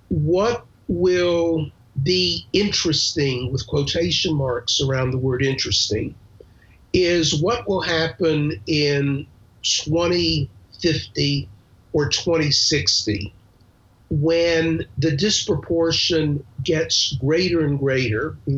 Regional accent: North Carolina, United States; So I grew up in North Carolina in the 1950s. I grew up in a county that had about 30,000 people.

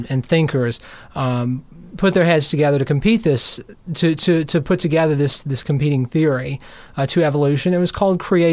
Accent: Big Stone Gap, Virginia, United States; I'm from Big Stone Gap, Virginia, which is a couple hours across the Virginia state line

